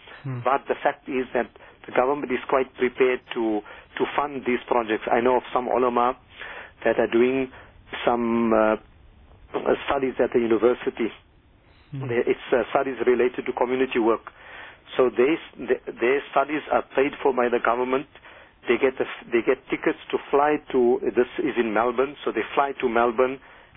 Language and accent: English; South Africa; But still, we, as the South African Muslims, of course, Islam is long here in South Africa, over 300 years.